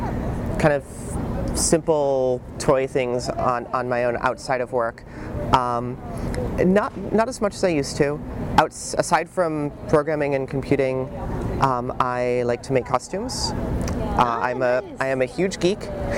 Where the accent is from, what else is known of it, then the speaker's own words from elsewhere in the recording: Midwest, United States; moved away as an adult; now in Seattle, United States; So different from growing up in the Midwest. There are actually mountains and terrain. Everything's not flat.